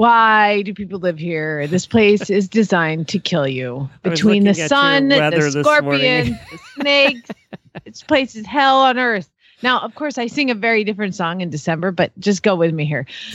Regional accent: Phoenix, Arizona, United States; from Phoenix, Arizona, or also known as The Sun.

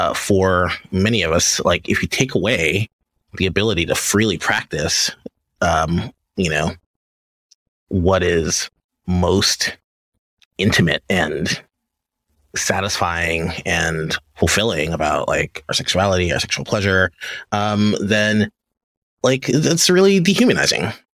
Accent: Louisiana, United States; and so I grew up in Louisiana, and there were still laws criminalizing sodomy on the books

